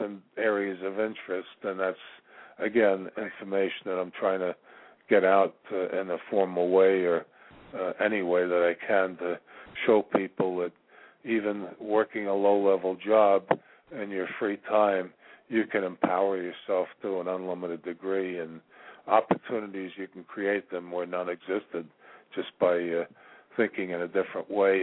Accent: New York, United States; Well, I'm a 66-year-old male, disabled. I'm originally from New York

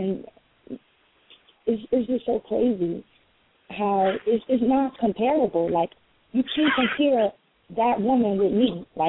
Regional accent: Philippines; And also the Philippines, you know, because that's my country. I'm Filipino, Dominican, and West Indian, so I know what's going on in my country.

